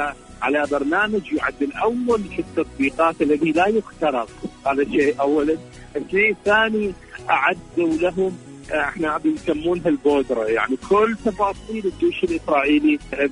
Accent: Iraq; من العراق،

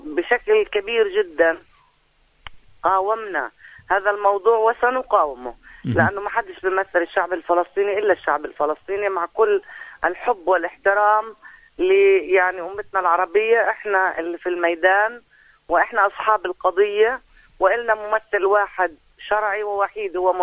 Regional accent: Palestine; إحنا كفلسطينيين البوابة اللي بحاولوا يشطبوا المشروع الوطني للنفاذ منها

